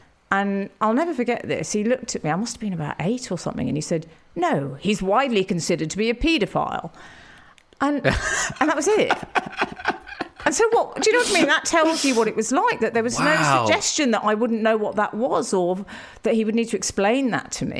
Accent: Highgate, London, United Kingdom; growing up in Highgate Village in North London

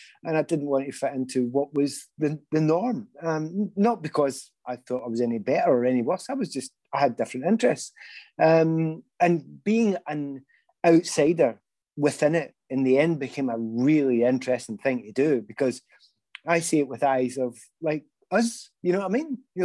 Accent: Glasgow, Scotland, United Kingdom; I come from the East End of Glasgow, you know, and you've got a tough upbringing there

